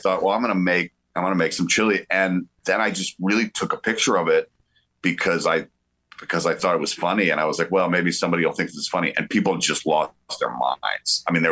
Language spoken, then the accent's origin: English; the South, United States; I mean, I'm from the South, right? So, like, grew up going to the University of Georgia.